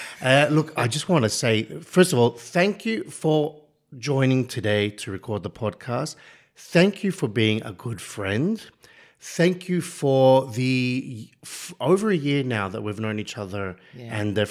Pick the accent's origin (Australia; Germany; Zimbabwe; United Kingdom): Australia; I'm Australian, obviously it's much better than South African.